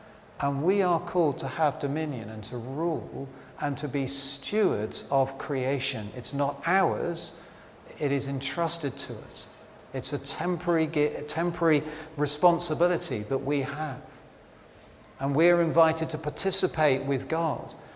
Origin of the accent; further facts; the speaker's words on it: England, United Kingdom; And then, of course, we being English, we got up at 7 the following morning